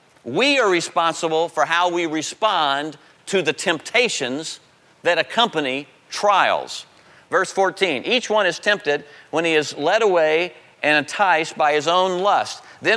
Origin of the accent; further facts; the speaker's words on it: Florida, United States; When I grew up in Florida, and my dad and I would spend just about every Saturday morning fishing.